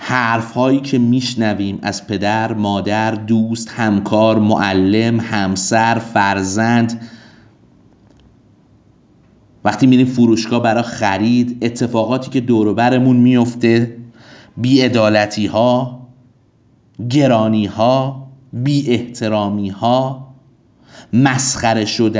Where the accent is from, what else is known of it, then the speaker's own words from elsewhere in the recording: Iran; born there; اصلا چرا من باید تو ایران به دنیا میومدم؟ جا قحط بود که من تو ایران به دنیا اومدم با این همه بدبختی